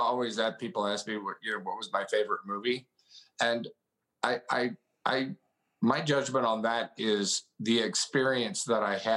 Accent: Houston, Texas, United States; I come from Houston, which was Space City.

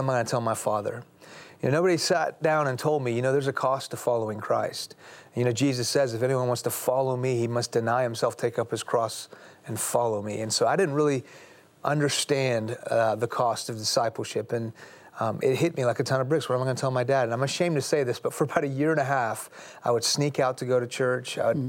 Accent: Iran; I'm a Muslim because I'm from Iran

